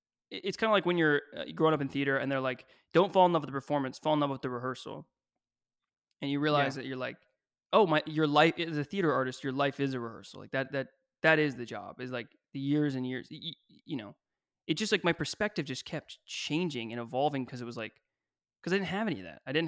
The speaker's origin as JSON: {"language": "English", "region": "Kentucky", "country": "United States", "tie": "born or raised there", "said": "Okay. So I grew up in Kentucky."}